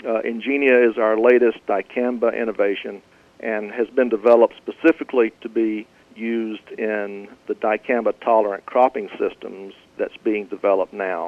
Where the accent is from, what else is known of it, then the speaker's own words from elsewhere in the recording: Florida, United States; I was born and raised in Northwest Florida on a small, diversified farm.